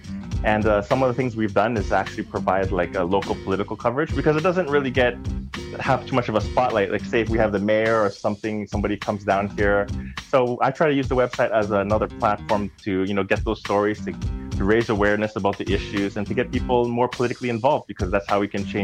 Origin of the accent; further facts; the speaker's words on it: Toronto, Ontario, Canada; for me, as a kid growing up in Jane and Finch in the hood, you know, I've always been like a quiet, introverted kid.